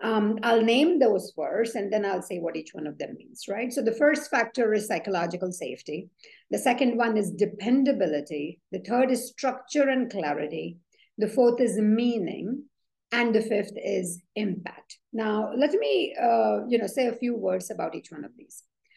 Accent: Mumbai, Maharashtra, India; So I was born and brought up in Mumbai. It used to be called Bombay then.

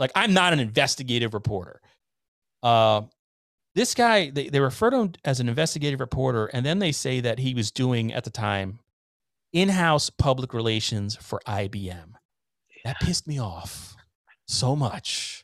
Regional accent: Somers, New York, United States; we were born and raised in Somers, New York, you know, and 60 minutes directly north of the city.

